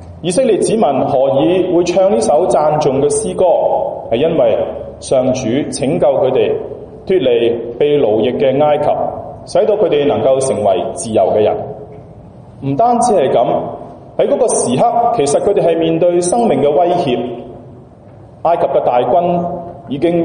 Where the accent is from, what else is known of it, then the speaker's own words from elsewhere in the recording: China; 而系我哋中国人传统